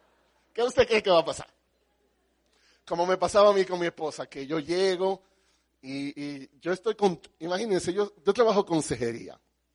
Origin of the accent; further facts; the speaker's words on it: Dominican Republic; Yo soy dominicano, ¿ok? Todo es béisbol.